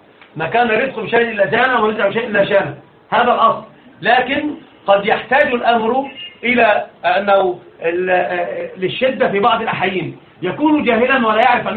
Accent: Alexandria, Alexandria Governorate, Egypt; لا الأصل أنا صعيدي أصالة وطبعا أنا ما أعرفش حاجة عن الصعيد. أنا أصل كل شيء حياتي كلها في الإسكندرية

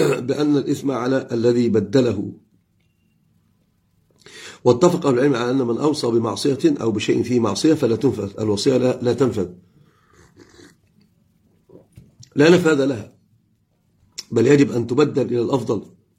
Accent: Fez, Fès-Meknès, Morocco; أنا فاسي تزاب.

